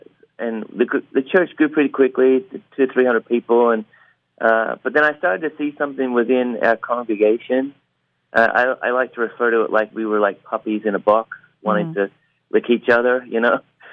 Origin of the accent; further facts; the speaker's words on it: Northern Ireland, United Kingdom; growing up in Northern Ireland, you kind of learn about this guy called St. Patrick.